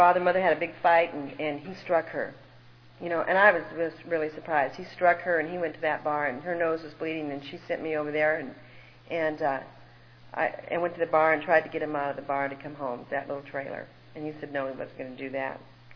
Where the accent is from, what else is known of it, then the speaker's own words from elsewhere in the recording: Oak Park, Illinois, United States; born there; I was born in Chicago, and I was born, you know, in Oak Park, and my father was stationed at O'Hara when it was an Air Force base.